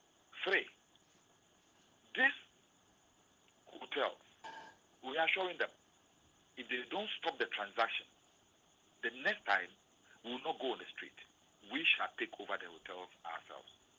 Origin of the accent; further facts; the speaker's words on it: Ghana; I was at the demonstration, one, as a Gandangwe, two, as a Ghanaian who is entitled to pension